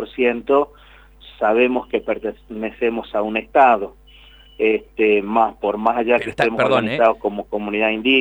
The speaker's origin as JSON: {"language": "Spanish", "country": "Argentina", "said": "nosotros somos argentinos, tenemos en nuestro lugar la bandera argentina, también tenemos la bandera huipala, que es la que representa a las comunidades indígena de la parte, sobre todo el norte argentino."}